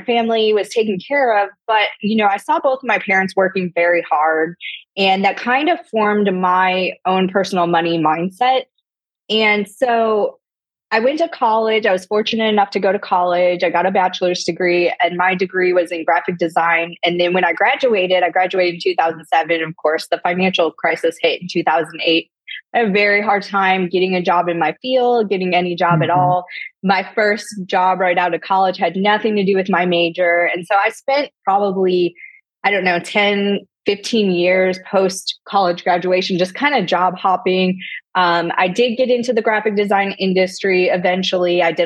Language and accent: English; Toledo, Ohio, United States; So I grew up in Toledo, Ohio, which is the Midwest. The city I grew up in was a big auto industry city, mm-hmm. along with Detroit, about an hour from Detroit.